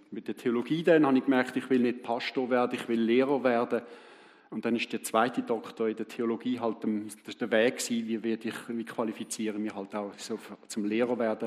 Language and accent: German; Aargau, Switzerland; Ich bin ein Aargauer. Das ist da, wo man nie anhalten zum Aussteigen, sondern wo man dran vorbeifährt.